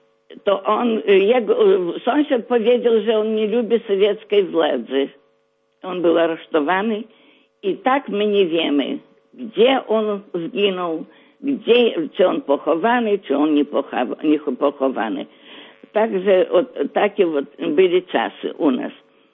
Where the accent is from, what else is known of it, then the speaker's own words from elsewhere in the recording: Vievis, Vilnius County, Lithuania; I chociaż ja z Jewia